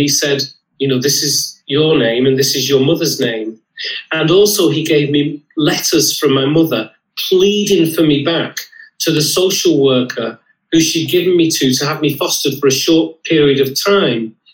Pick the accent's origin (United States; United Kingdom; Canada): United Kingdom; North West England; So I had a brilliant childhood. I grew up in Lancashire.